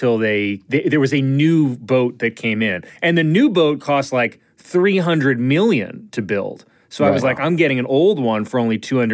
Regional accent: Staten Island, New York, United States; And then like I grew up in Staten Island, I went to this place, it was called the Great Hill Swim Club.

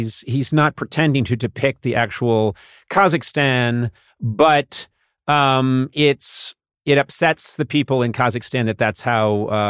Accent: Boston, Massachusetts, United States; I understand there have been depictions of my hometown of Boston, which portray us as loud, abrasive people that wear Red Sox caps backwards and just eat chowder.

